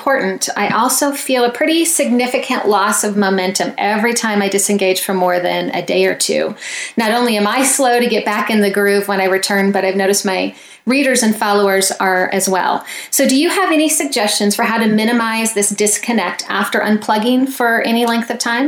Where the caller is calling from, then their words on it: Denver, Colorado, United States; I'm calling from Denver, Colorado, and I blog